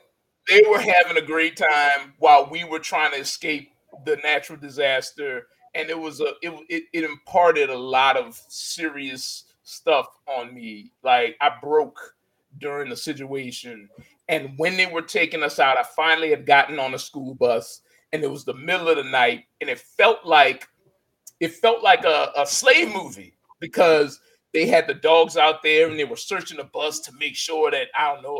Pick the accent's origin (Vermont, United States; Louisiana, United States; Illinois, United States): Louisiana, United States; New Orleans; Now, I'm from New Orleans. I grew up in thug culture.